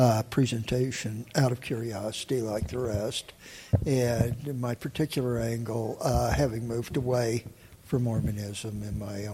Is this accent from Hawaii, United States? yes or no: no; Alabama, United States; I'm from Alabama, visiting friends and family.